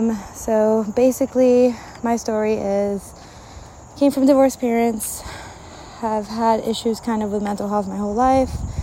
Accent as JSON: {"language": "English", "country": "Mexico", "tie": "born or raised there", "said": "I grew up in Mexico."}